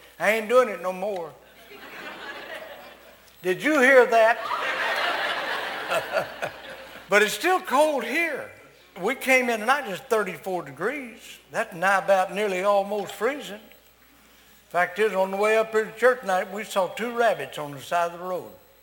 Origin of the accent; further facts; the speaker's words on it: Arkansas, United States; I was raised in South Arkansas, and most of what we ate was cornbread, crowder, or black-eyed peas